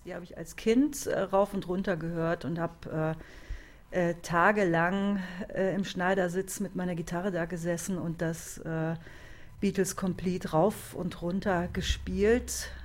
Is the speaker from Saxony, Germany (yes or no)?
no; Cologne, North Rhine-Westphalia, Germany; born there; Und ich bin ja in Köln geboren